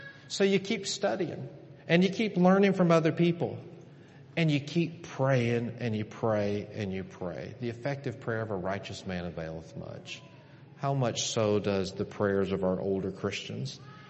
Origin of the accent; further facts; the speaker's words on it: Columbus, Mississippi, United States; I grew up in Columbus, Mississippi, and there was a woman there who was in her 80s.